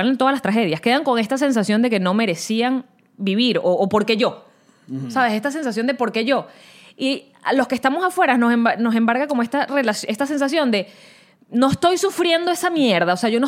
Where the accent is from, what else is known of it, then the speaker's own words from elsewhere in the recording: Venezuela; yo soy venezolana